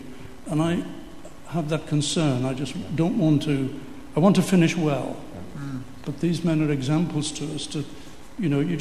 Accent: Liverpool, North West England, United Kingdom; So I said, "Well, I come from Liverpool,"

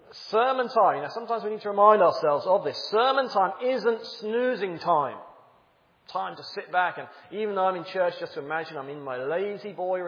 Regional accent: England, United Kingdom; I'm from England and we have a queen in our country.

